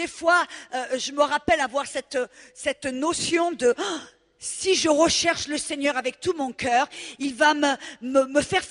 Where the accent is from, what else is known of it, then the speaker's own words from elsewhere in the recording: south of France, France; moved away as an adult; Je suis française. Je suis née dans le sud de la France. J'ai grandi en France jusqu'à l'âge de 23 ans.